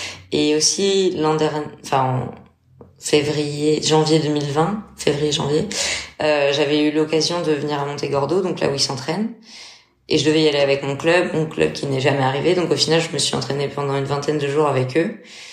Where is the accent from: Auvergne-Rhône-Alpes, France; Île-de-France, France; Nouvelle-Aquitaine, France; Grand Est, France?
Grand Est, France; Metz; je suis française, j'ai 25 ans, je suis originaire de Metz.